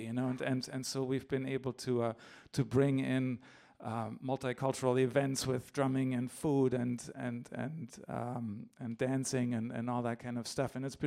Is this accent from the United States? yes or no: no; Germany; I grew up in Germany, so the idea of engaging internationally comes natively in a certain way.